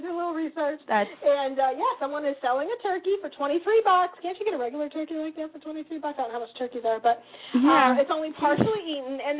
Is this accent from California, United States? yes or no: no; Wisconsin, United States; Well, I don't know. I'm from Wisconsin